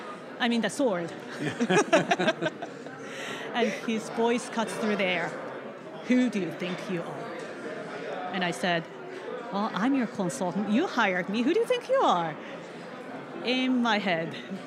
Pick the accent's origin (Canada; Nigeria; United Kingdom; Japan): Japan; English is a second language; now in United States; So I'm originally from Japan, and I came to the States in 1995. So that's quite a long time ago. Most of, basically, half of my life.